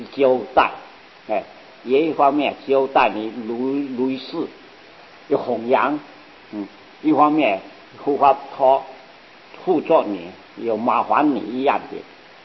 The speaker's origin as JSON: {"language": "Chinese", "country": "China", "said": "所以我们中国人呢。都喜欢这个圆圆的一颗一颗的叫塞粒啊"}